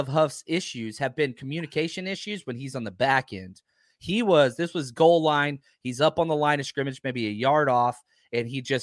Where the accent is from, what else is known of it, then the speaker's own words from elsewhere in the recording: Texas, United States; now in Los Angeles, United States; You know, I'm from Texas. Well done is the worst two words in the English dictionary.